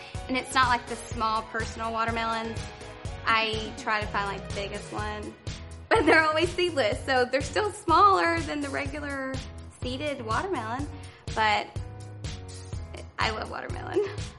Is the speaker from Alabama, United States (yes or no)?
yes; Fort Payne, Alabama, United States; Titans fans … from Fort Payne, Alabama